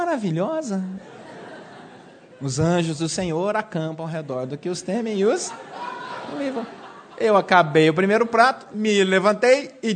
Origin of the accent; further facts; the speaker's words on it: Anápolis, Goiás, Brazil; como se diz lá na minha cidade, lá no interior de Goiás, uma cidade maravilhosa, se você não conhece, deveria conhecer, temos pacotes turísticos para Anápolis, Goiás.